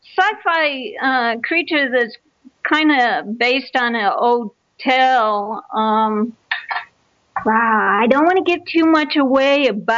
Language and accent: English; Arizona, United States; also born or lived in California; Actually no, I'm back and forth. I'm from Arizona and California. So I'm usually like out there half the time and then Arizona half the time because I pretty much grew up here, and I have my horses and horse property and everything in Arizona.